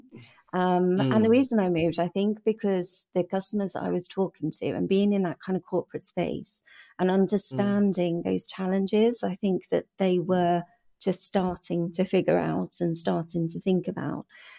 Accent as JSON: {"language": "English", "town": "Taplow", "region": "South East England", "country": "United Kingdom", "tie": "born or raised there", "said": "So I grew up in a place called Taplow, kind of in between Sl"}